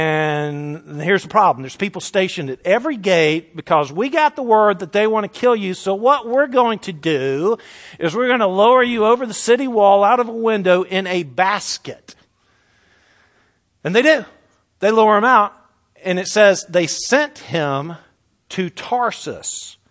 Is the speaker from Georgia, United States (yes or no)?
yes; East Point, Georgia, United States; I go back to my hometown of East Point, Georgia.